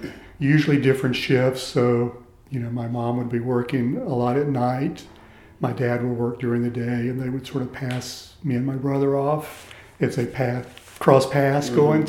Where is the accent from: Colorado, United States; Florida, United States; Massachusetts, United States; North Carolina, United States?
North Carolina, United States; East Rockingham; I say I grew up in Rockingham, but I actually grew up in East Rockingham, which is not incorporated. It's just a little area south of the town of Rockingham. It was all mill villages.